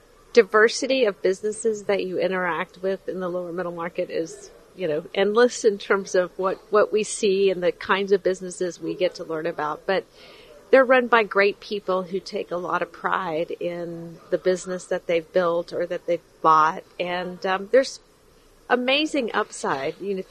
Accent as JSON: {"language": "English", "region": "Texas", "country": "United States", "tie": "born or raised there", "said": "So my background, I'm from Texas. I've been in Texas my whole life and in Houston for a long time."}